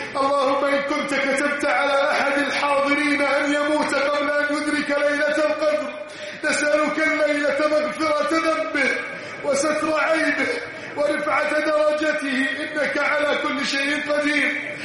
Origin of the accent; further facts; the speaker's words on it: Egypt; واجعل بلدنا مصر آمنا مطمئنا